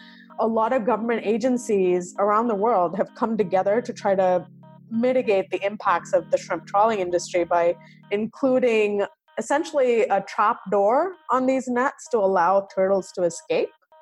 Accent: Chennai, Tamil Nadu, India; I remember that being a big thing when I was growing up in India. I lived in Chennai, which is a coastal town

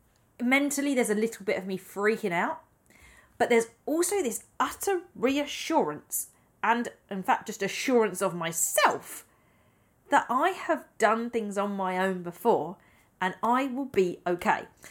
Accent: United Kingdom; I might get away with it being a British speaker.

